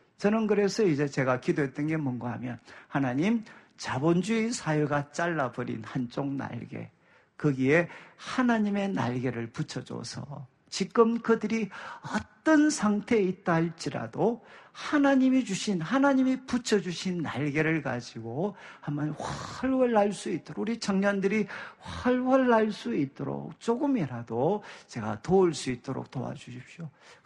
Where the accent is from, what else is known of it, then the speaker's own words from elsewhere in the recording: Daegu, South Korea; 저는 이제 항상 뭐 고향이 대구기도 하고 대구로 오면 마음이 너무 힘이 들었어요.